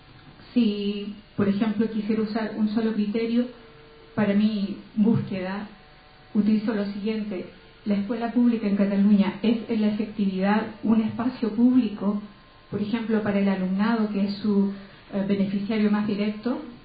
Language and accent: Spanish; Chile; now in Spain; soy latinoamericana, soy de Chile.